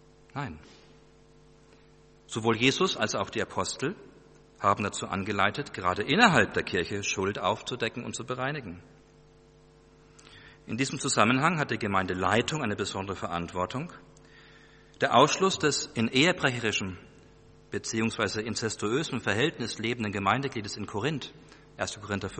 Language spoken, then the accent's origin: German; Germany; So wenig wie wir als Deutsche aus unserer Geschichte austreten können, so sehr wir uns auch für die Gräuel des Nationalsozialismus schämen mögen